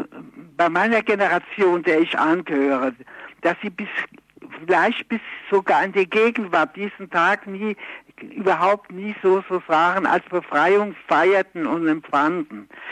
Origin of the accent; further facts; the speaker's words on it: Frankfurt, Hesse, Germany; bald war ich wieder in meiner Heimatstadt in Frankfurt.